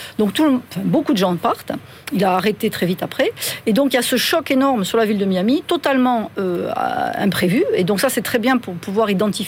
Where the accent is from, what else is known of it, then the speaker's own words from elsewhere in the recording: France; moi, me désole en tant que Française, hein, j'aime mon pays